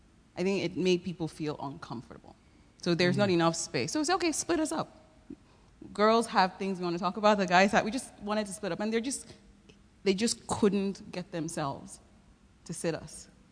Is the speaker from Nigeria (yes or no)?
yes; Nigeria; I grew up in Nigeria, West Africa, we're all black.